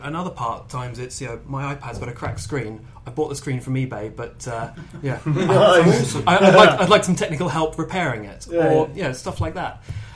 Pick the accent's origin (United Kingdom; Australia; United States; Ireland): Australia; born there; I was born in Australia, so it's all a bit far from me.